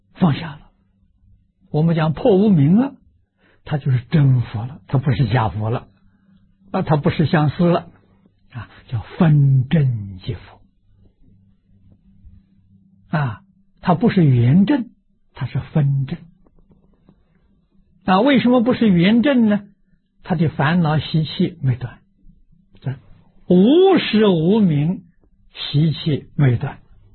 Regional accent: China; 我们中国人所讲的福报

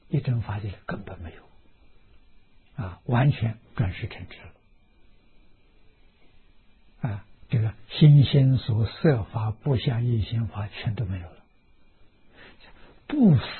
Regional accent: China; 破是什么？我们中国人叫魂魄啊，一般人叫什么灵魂，佛法的名词叫神识啊

